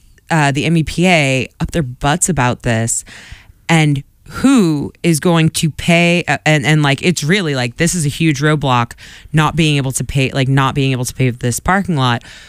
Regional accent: Quincy, Massachusetts, United States; because, you know, I grew up in Quincy, and being in Quincy Center, I know every savvy parking trick.

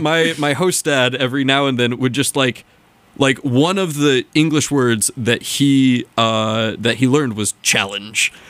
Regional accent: Concord, Massachusetts, United States; Well, I've moved around a little bit, but I did high school in Concord, Massachusetts.

